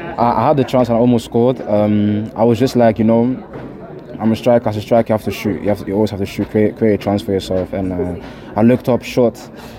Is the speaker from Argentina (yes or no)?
no; Netherlands; English is a second language; moved away as an adult; also born or lived in England; So basically, I came from Holland. I'm from Holland. Born and raised in Holland.